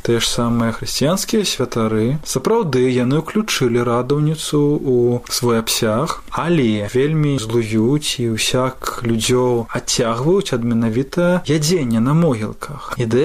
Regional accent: Pruzhany, Brest Region, Belarus; Я літаральна вось учора вярнуўся якраз такі з Пружаны, з Пружаншчыны, з маёй малой радзімы.

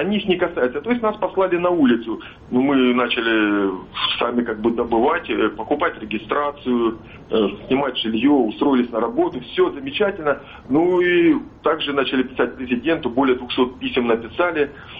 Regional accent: Ukraine; now in Russia; я в городе живу сравнительно недавно, года два всего лишь. Мы приехали сюда, мы граждане Российской Федерации, приехали с Украины

